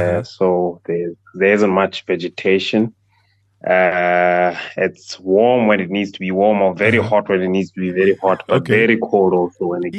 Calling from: Brits, North West, South Africa; I'm joining from Brits.

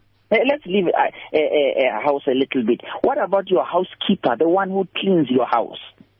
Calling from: North West, South Africa; Look, I'm calling from the Northwest Province.

